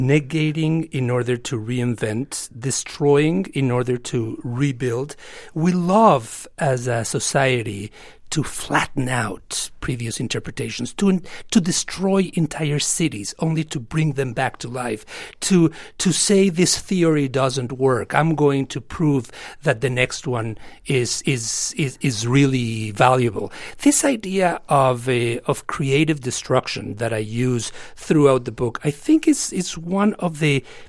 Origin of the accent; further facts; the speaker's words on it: United States; For me, being an American means to be a contrarian